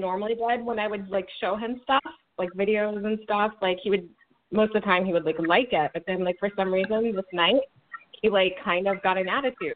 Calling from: Missouri, United States; I'm calling from Missouri

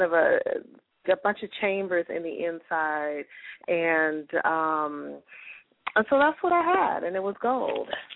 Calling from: Charlotte, North Carolina, United States; Charlotte.

